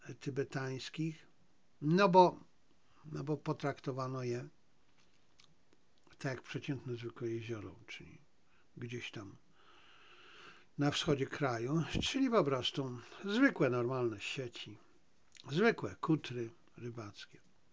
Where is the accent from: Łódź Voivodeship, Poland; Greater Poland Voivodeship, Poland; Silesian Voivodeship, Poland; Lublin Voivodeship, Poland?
Silesian Voivodeship, Poland; Zabrze; ja pochodzę ze Śląska, z Zabrza.